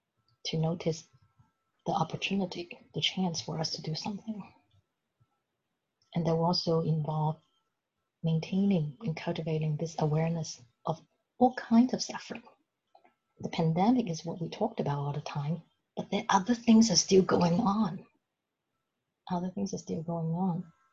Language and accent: English; Hong Kong; What's going to happen to the people of my hometown in Hong Kong?